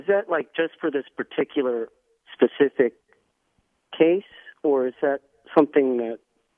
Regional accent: Elk Grove, California, United States; Hi, Steve. I'm actually from Elk Grove, but that's okay.

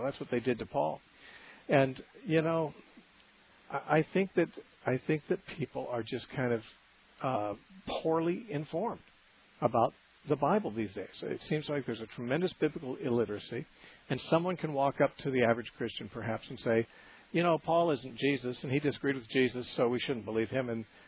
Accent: Santa Cruz, California, United States; our next call is Gabriel from Santa Cruz, California, my hometown.

